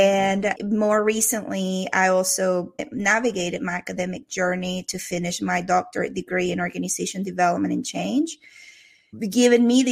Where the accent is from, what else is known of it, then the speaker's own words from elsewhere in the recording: Venezuela; English is a second language; moved away as an adult; now in United States; I'm Venezuelan, so you're going to hear an accent from me all throughout our conversation. I was born and raised in South America. I came to the United States in 2001, so I've been here about 22 years altogether.